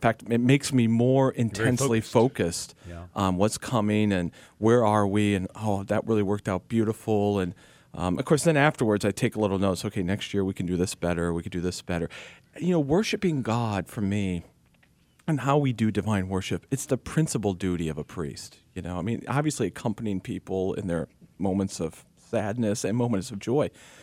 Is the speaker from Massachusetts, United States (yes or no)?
no; Madisonville, Kentucky, United States; 83 in my hometown.